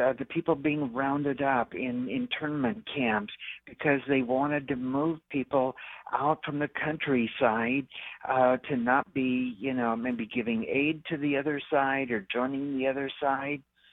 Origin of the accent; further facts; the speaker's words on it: Frankfort, Kansas, United States; also born or lived in Germany; So our family came in 1951 to a small farming town of Frankfort, Kansas, north of Kansas State University.